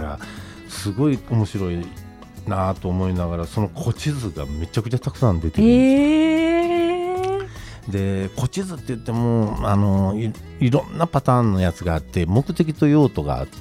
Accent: Kyoto, Japan; まあ、自分が京都育ちなもんで、

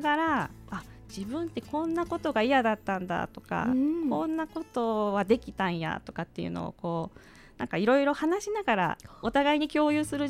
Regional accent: Mihara, Hiroshima, Japan; born there; now in Kyoto, Japan; 私はね、広島県の生まれなんですけど。

